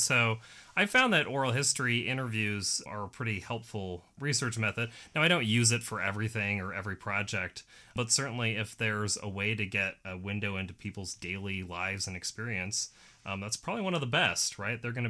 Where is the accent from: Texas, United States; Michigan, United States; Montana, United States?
Montana, United States; because I grew up in Montana and I drove by a lot of mines or went into them.